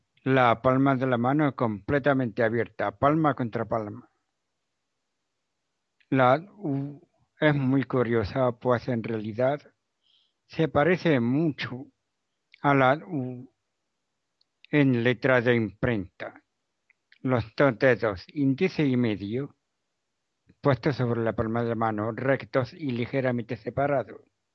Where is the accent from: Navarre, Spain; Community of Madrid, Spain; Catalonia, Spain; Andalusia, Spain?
Andalusia, Spain; Córdoba; Hola amigos … de Córdoba, España.